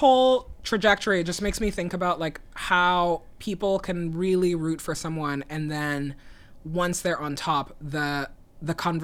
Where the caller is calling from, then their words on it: Brooklyn, New York, United States; I'm calling in from Brooklyn.